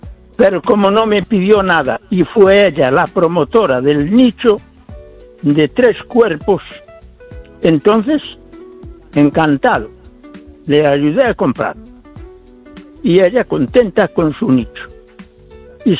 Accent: Ferrol, Galicia, Spain; Yo, como soy buen español, me considero muy español y ferrolano, tengo mis creencias en la medida. Y soy no un católico muy forof

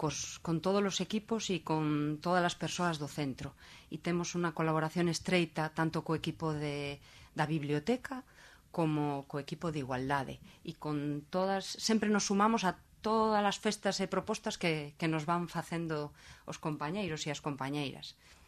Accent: Santiago de Compostela, Galicia, Spain; eu tiro para casa, porque son de Compostela

